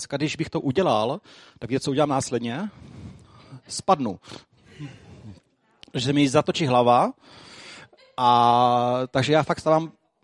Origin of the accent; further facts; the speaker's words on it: Vyškov, South Moravian Region, Czechia; já jsem rodilý Vyškovák